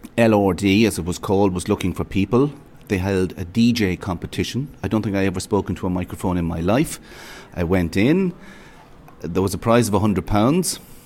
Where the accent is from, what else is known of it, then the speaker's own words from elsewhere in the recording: Duleek, County Meath, Ireland; I'm from Duleek in County Meath. The nearest town to me would be Drogheda.